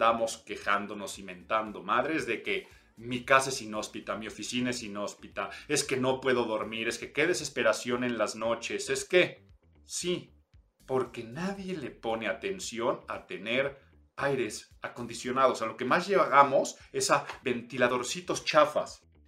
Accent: Mexico City, Mexico; yo sé que aquí estoy pecando de localista y además pecando de chilango.

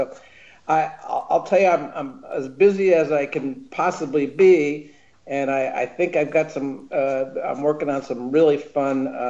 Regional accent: New Jersey, United States; Well, I grew up back in New Jersey, and I loved cartoons when I was a kid right out of the gate.

